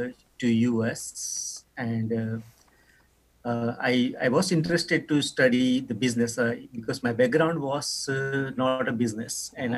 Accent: Nepal; English is a second language; moved away as an adult; now in United States; I'm actually from Nepal, a very small country

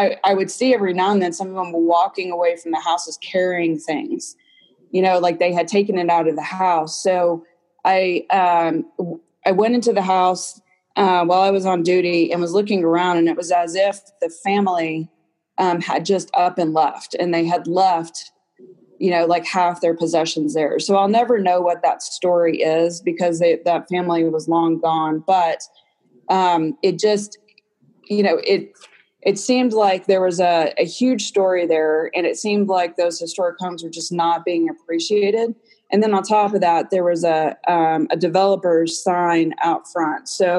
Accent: Texas, United States; I was born and raised in Texas. I started out my career there as a police officer.

